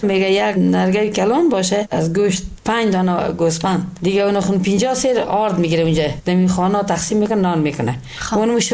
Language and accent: Persian; Ghorband, Parwan, Afghanistan; از غربند هستیم.